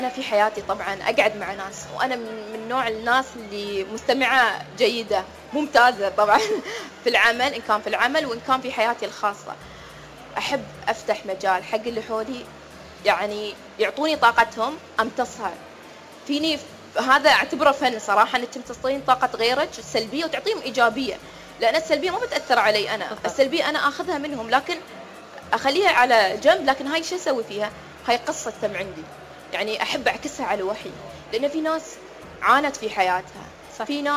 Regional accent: United Arab Emirates; أنا كإماراتية

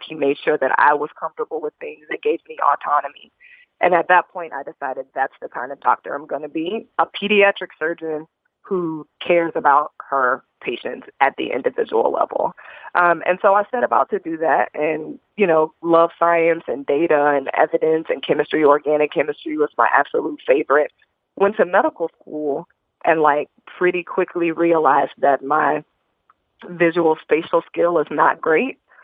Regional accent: Indianapolis, Indiana, United States; So I was a young Black girl growing up in Indianapolis, Indiana. I didn't have doctors in my family.

